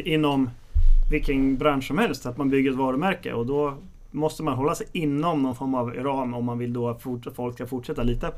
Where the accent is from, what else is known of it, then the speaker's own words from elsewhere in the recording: Örebro, Örebro County, Sweden; Alltså som örebroare